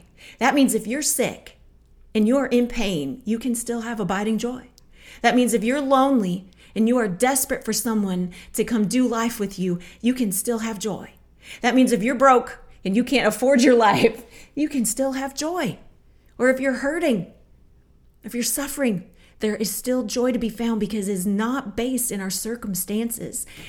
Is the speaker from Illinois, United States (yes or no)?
no; Minnesota, United States; Now, I'm from Minnesota. And if you're from Minnesota, you know that we have two seasons in Minnesota